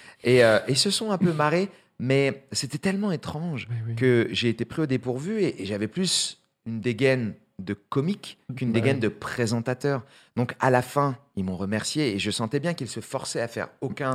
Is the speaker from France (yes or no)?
yes; France; accent: French; J'ai un accent français et tout.